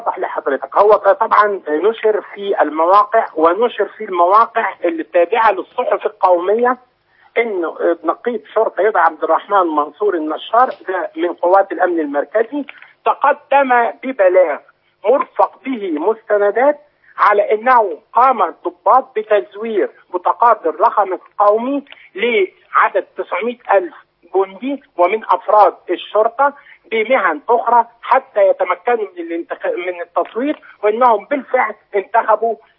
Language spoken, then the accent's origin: Arabic; Egypt; أنا مواطن مصري